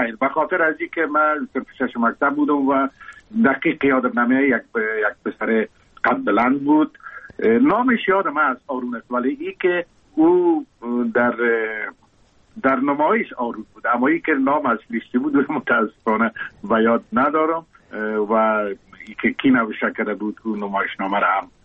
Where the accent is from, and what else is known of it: Kabul, Afghanistan; born or raised there